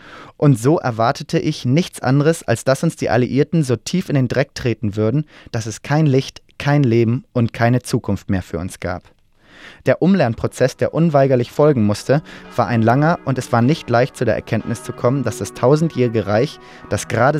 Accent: Frankfurt, Hesse, Germany; moved away as an adult; now in Australia; ich stamme aus Frankfurt und wurde im Jahre 1954 von der damals herrschenden Wohnungsnot zur Auswanderung nach Australien genötigt

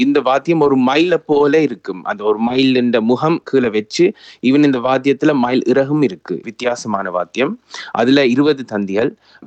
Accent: London, United Kingdom; நான் லண்டன்ல தான் பிறந்து வளர்ந்தேன்.

